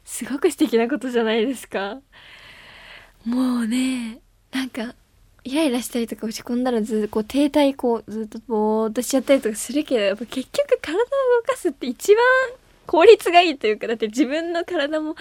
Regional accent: Belgium; Japanese is a second language; ベルギーから参りました

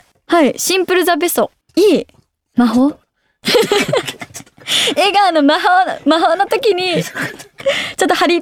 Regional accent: Aichi, Japan; 私愛知県出身なので愛知県関連のキャッチフレーズにしようと思って

